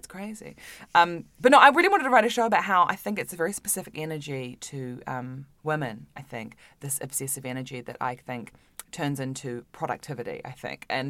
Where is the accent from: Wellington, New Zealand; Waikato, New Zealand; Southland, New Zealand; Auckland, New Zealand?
Auckland, New Zealand; moved away; Auckland in New Zealand.